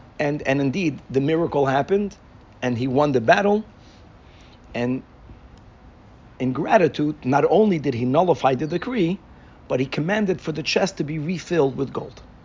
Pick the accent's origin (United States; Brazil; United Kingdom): Brazil; Let me just on the side, just something cute, that I come from Brazil. In Brazil, it wasn't difficult to bribe.